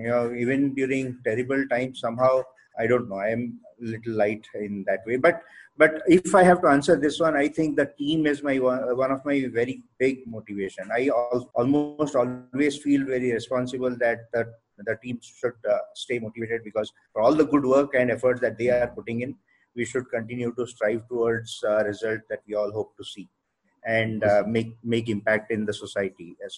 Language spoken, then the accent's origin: English; Odisha, India; first language Odia; English is a second language; So I know only three languages, Hindi, English and Odia. Odia is my mother tongue.